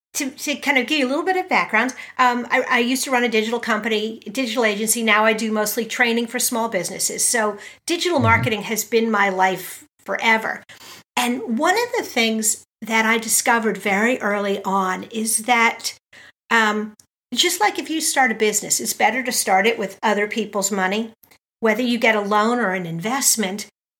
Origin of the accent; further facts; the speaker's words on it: New York, United States; now in Carmel, United States; No. As a matter of fact, I am originally from New York.